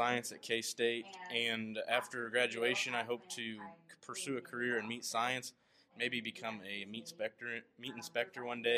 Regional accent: Syracuse, Nebraska, United States; from Syracuse FFA chapter in Syracuse, Nebraska.

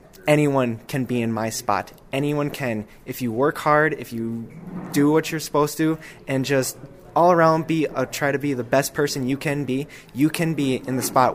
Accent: Wisconsin, United States; Well, I come from the La Crosse-Cooley region in Wisconsin, and our area is bountiful in natural resources and in wildlife. So all my life, I had grown up around the natural resources.

